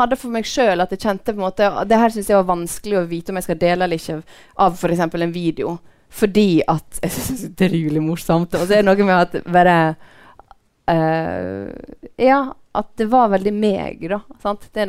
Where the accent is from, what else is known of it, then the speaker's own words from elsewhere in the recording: Førde, Vestland, Norway; I alle fall der jeg kommer fra, I Sunnfjord og Førde